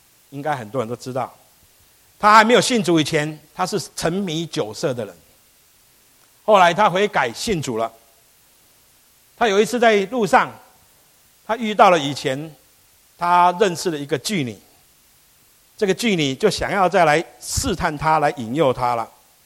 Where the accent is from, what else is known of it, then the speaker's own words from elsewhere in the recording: Taiwan; now in United States; 就好像我们都定居在美国，对不对？可是我们都会常常关心留意我们的母国发生了什么事情。所以我从台湾来